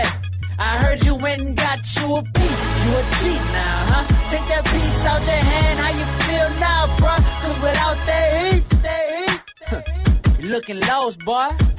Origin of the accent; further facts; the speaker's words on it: New Orleans, Louisiana, United States; I done lost best friends to gun violence before. I'm from New Orleans, what you expect?